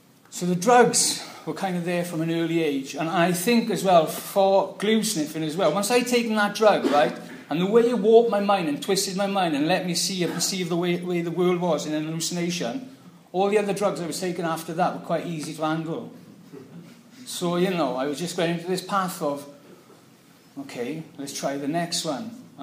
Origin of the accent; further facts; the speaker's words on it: Merthyr Tydfil, Wales, United Kingdom; born there; that's being Welsh.